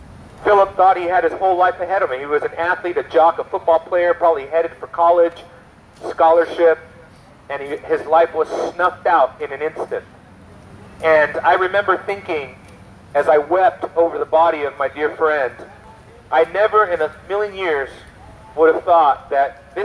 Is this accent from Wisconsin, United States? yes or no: no; California, United States; I grew up in Southern California.